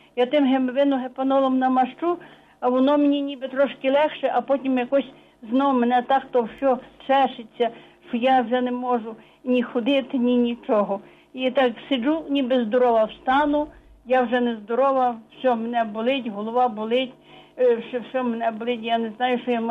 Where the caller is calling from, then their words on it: Lviv, Lviv Oblast, Ukraine; Я з Львова